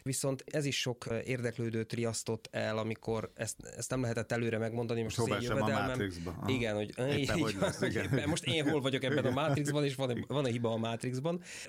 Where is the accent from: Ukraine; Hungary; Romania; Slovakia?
Hungary; Kalocsa, Bács-Kiskun; born or raised there; moved away as an adult; now in Budapest, Hungary